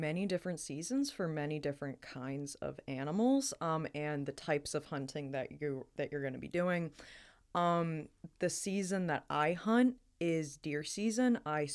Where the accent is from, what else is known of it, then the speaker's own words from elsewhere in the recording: Pittsburgh, Pennsylvania, United States; So I come from Pittsburgh, Pennsylvania, which a lot of people don't know this, but Pennsylvania actually has the highest density of hunters out of any state in the country.